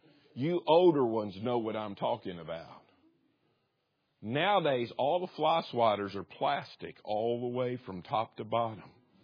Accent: Kentucky, United States; A china cabinet, that's what it is. I'm from Kentucky, okay?

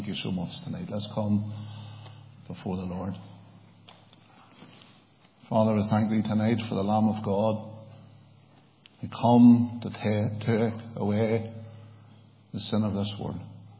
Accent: Lurgan, Northern Ireland, United Kingdom; We are all from Lurgan after all. We're a wee bit crooked anyway.

